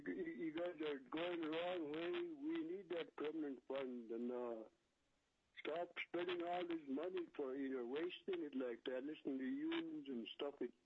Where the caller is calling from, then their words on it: Alaska, United States; I'm calling from Aurora, Alaska. I'm a district owner of the poorest regions in the state.